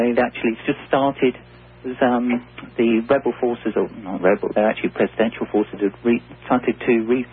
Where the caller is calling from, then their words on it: South East England, United Kingdom; Well, I'm just outside London in England.